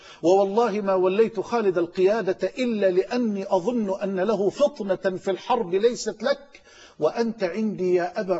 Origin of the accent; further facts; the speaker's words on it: Egypt; مؤسساتنا في بلدنا مصر مليئة بالشرفاء، مليئة بالأطهار